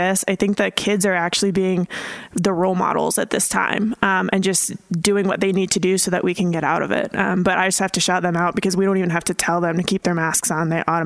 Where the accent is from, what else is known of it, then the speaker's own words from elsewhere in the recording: Green Bay, Wisconsin, United States; born there; I would sing with my mom in the car when I was born in Green Bay, Wisconsin.